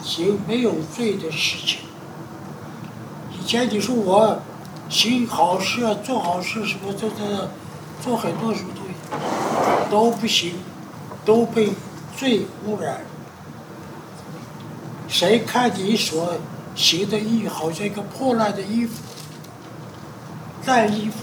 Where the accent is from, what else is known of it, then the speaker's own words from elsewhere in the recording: China; 所以我们中国人说，我讲过好多遍了。中国人说，一个老鼠屎换了一锅粥，对不对？